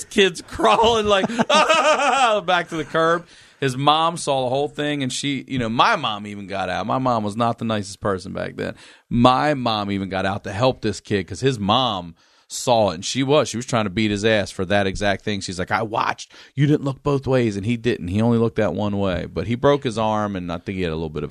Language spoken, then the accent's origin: English; Maryland, United States; I grew up in Maryland. We were on our way to Hanover, Pennsylvania.